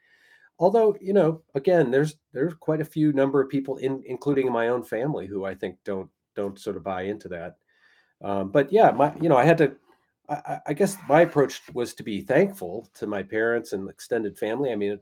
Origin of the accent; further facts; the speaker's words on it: Wisconsin, United States; born there; Sure thing. Yeah, I was born in Wisconsin.